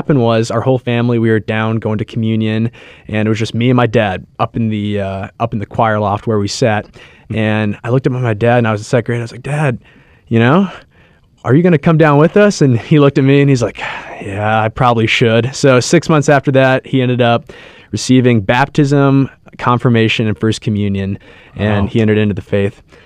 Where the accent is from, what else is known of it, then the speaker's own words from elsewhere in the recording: Des Moines, Iowa, United States; So I'm from Des Moines, Iowa. That's right, just an Iowa boy. I have seven siblings.